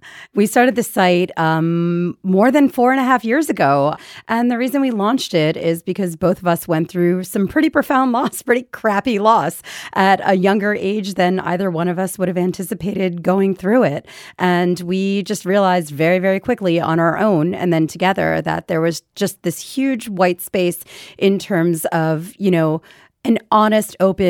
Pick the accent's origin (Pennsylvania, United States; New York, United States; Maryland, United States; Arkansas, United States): Pennsylvania, United States; Philadelphia; And I'm a Philadelphian, yeah.